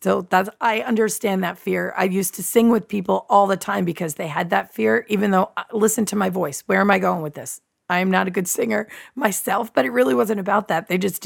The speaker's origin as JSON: {"language": "English", "region": "New Jersey", "country": "United States", "said": "I am from New Jersey. We are a little on the quick side, a little bit impatient, a little bit in control."}